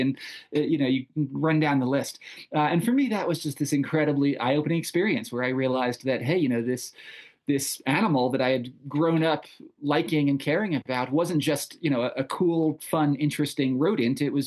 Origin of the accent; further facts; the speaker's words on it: New York, United States; I grew up in New York and spent a lot of time hiking and camping and fishing in the Catskills, the Adirondacks, you know, some of the more beavery places in the northeastern U.S.